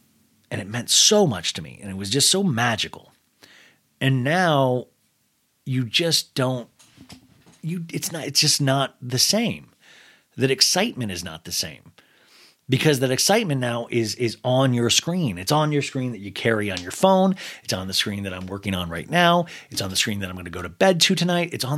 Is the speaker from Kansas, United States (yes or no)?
yes; Kansas, United States; even growing up in Kansas, I was just so in love. I was in love with TV, definitely.